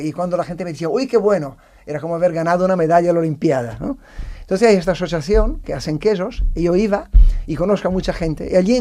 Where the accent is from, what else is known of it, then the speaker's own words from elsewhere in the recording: Arenzano, Italy; hay una pizza que yo le he llamado Arenzano, que es el nombre de mi pueblo, del Lago de Garda, que es un pueblecito de 80 habitantes, de campesinos. Cuando yo era pequeñito, allí nosotros teníamos cerdos.